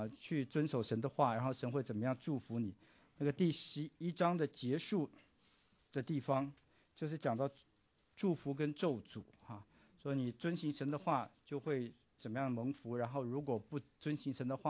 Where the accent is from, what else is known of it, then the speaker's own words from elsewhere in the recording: China; 就说我们中国人的历史上这种东西我们看多了